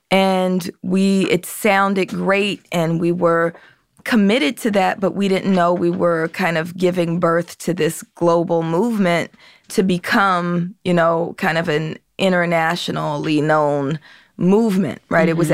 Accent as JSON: {"language": "English", "town": "Oakland", "region": "California", "country": "United States", "tie": "born or raised there", "said": "Well, I'm from Oakland, born in the 70s, even though I'm 29, so don't let the math fool you."}